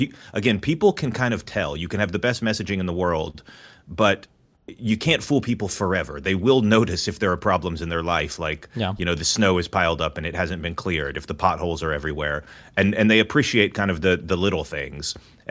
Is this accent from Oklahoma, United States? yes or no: no; New York City, New York, United States; I'm cautiously optimistic about him right now as a New Yorker